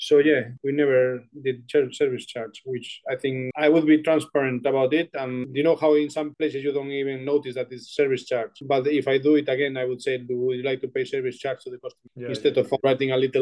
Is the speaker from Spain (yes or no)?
yes; Santiago de Compostela, Galicia, Spain; We are going to open a little coffee shop in my hometown, Santiago de Compostela, like a big coffee shop / bar.